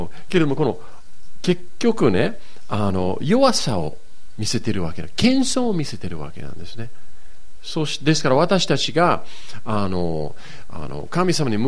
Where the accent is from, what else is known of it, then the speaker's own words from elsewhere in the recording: Yokohama, Kanagawa, Japan; also born or lived in Hokkaido; 私が横浜育ちで、そして高校の時に、ちょっと不良みたいなもので、オートバイ乗って